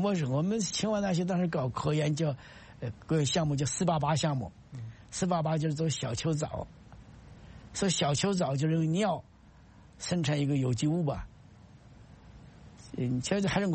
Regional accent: China; 不让留学生知道，我们中国人吃。

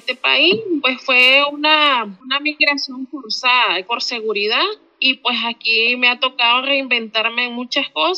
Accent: Nicaragua; moved away; pues yo soy nicaragüense, también exiliada

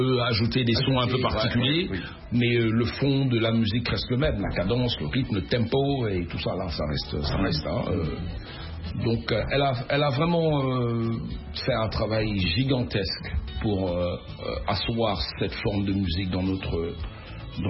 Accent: DR Congo; notre pays à ce moment-là, le Zaïre, on est des Zaïres.

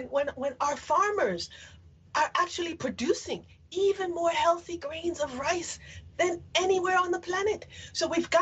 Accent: Liberia; Again, I'm from Liberia.

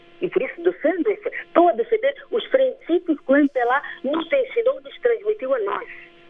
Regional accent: Angola; Eu, como angolana e como militante do MPLA

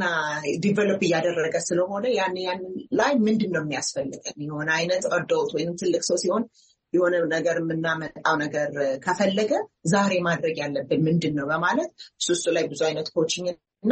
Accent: United States; ማለት አሜሪካ ውስጥ ነው ያደግኩት።

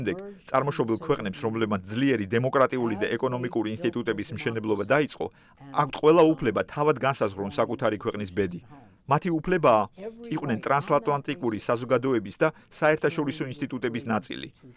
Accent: United States; მე ამერიკელი ვარ.

